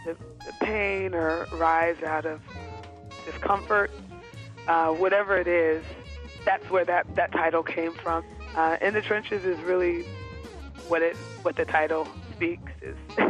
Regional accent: Aurora, Colorado, United States; also born or lived in New Jersey / New York; now in Boston, United States; I'm a saxophonist from Aurora, Colorado. Currently, I'm living in Boston, Massachusetts, by way of New Jersey and New York. I come from a family of musicians.

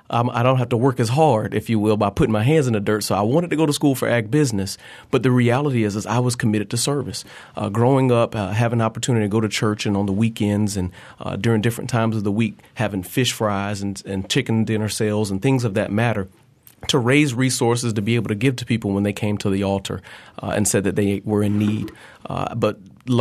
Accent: Midway, Florida, United States; I grew up here in Leon County and also in Gaston County. I'm proud of my blood and unabashed about being from both Leon, but also a little small town outside of Tallahassee called Midway, Florida

